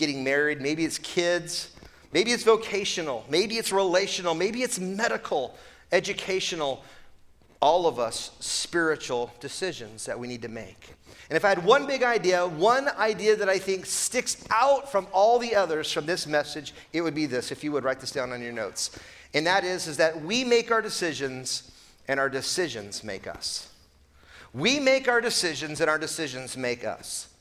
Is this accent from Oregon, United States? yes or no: yes; Portland, Oregon, United States; now in Fresno, United States; is God calling us from Portland, my hometown, to Fresno, my wife's hometown? Obviously, we moved to Fresno.